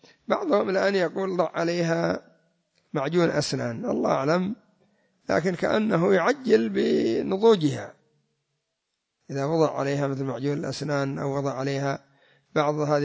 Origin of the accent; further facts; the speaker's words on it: Yemen; هذا الذي يسمى عندنا في اليمن الصنفور